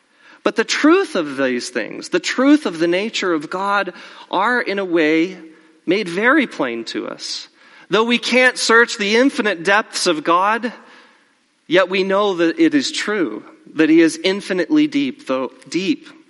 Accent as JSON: {"language": "English", "region": "Arizona", "country": "United States", "tie": "born or raised there", "said": "Growing up in Arizona, I never made it to the beach until I was, I think, in high school was the first time I saw the ocean."}